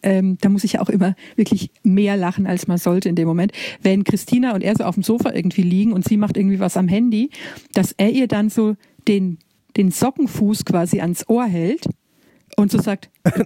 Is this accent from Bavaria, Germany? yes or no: yes; Bavaria, Germany; Aus Bayern